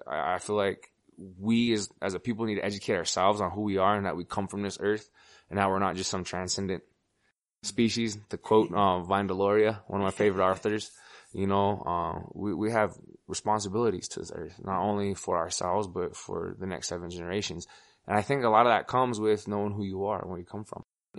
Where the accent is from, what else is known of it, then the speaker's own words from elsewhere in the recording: Wales, United Kingdom; I'm German. I'm proud of my German roots, my Welsh roots. … you know. It means son of David. I come from Wales.